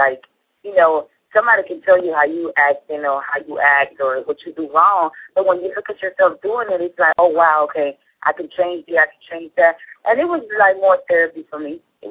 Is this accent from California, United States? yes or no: no; Miami, Florida, United States; English is a second language; look, I'm Puerto Rican. I was raised in Miami, but it's nothing but Spanish in Miami, so I still have a strong accent, and I can't help how I talk.